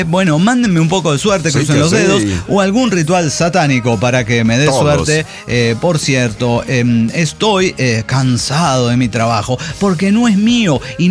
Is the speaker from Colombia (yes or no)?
yes; Manizales, Caldas, Colombia; el cura proxenete y yo somos de Manizales.